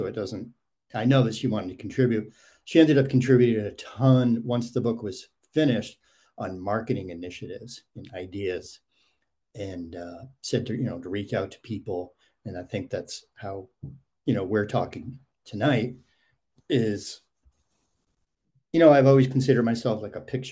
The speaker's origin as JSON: {"language": "English", "town": "Boston", "region": "Massachusetts", "country": "United States", "tie": "born or raised there", "said": "I mean, I grew up just outside Boston in a small town, small suburb, and it was very generic and it was great."}